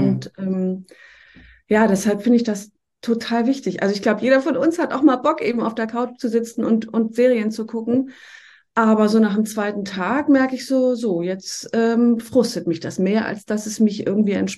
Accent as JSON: {"language": "German", "region": "Schleswig-Holstein", "country": "Germany", "tie": "born or raised there", "said": "So ganz grobe Richtung zwischen Flensburg und Schleswig, das sind vielleicht Städte, die man kennt. Und genau, da bin ich aufgewachsen, in einem Drei-Generationen-Haushalt mit also Eltern, Bruder und Oma. Und bin dann weggegangen nach dem Abi zum Studieren, erst ins Ausland und dann nach Hamburg"}